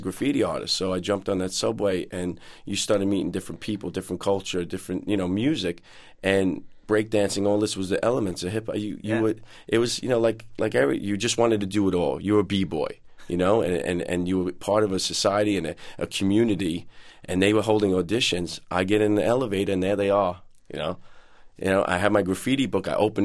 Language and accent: English; Brooklyn, New York, United States; Well, growing up in Brooklyn, I mean, you know, you know, they were our role models.